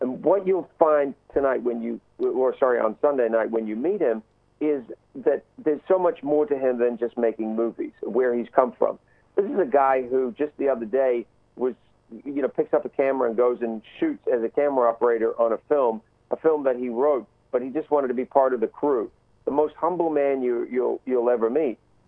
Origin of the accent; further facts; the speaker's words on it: New Zealand; I'm from New Zealand, and I'm obviously very passionate about New Zealand.